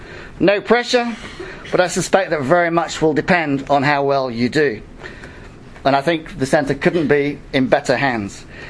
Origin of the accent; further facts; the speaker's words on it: Brisbane, Queensland, Australia; I'm also delighted by the increasingly deep links being forged between Leeds and my hometown of Brisbane.